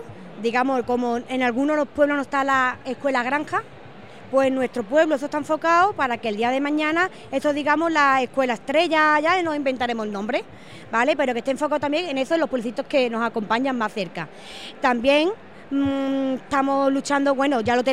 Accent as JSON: {"language": "Spanish", "town": "El Saucejo", "region": "Andalusia", "country": "Spain", "said": "Mi pueblo. Quiero que cuando veamos las estrellas y se nombre las estrellas, se venga el nombre del Saucejo."}